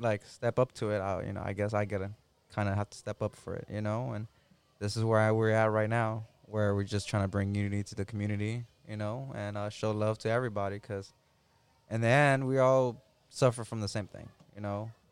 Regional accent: South Central, California, United States; there's more good stuff than bad stuff when growing up in South Central, you know?

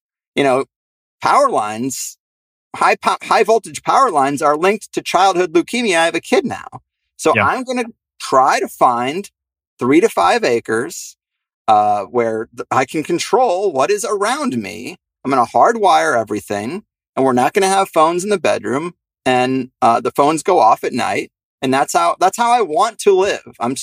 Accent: Midwest, United States; I worry about, you know, growing up in the Midwest, tornadoes, they happen. There are no basements in Texas.

